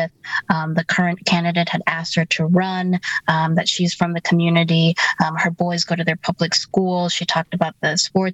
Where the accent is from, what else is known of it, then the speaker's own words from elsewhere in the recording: Madison, Wisconsin, United States; I am someone from Madison who also cares about what's going on in your community.